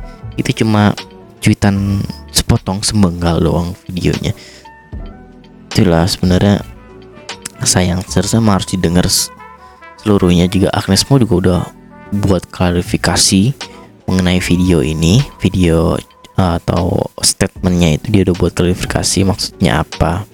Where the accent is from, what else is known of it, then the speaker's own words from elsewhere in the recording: Indonesia; born there; sebenarnya gue darah keturunan dari lain, ada Cina, Chinese, ada Jerman, dan lain-lain. Dan gue cuma lahir doang di Indonesia, yang berarti 100% bukan orang Indonesia, dibilangnya begitu.